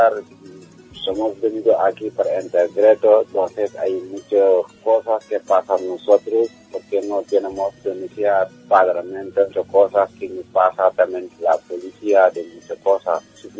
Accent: Senegal; Spanish is a second language; now in Spain; Somos de gente de Senegal

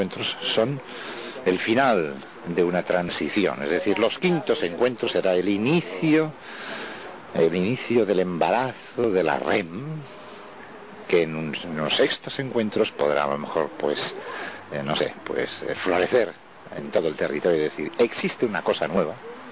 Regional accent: Barcelona, Catalonia, Spain; de Barcelona, vengo de Barcelona, de Cataluña

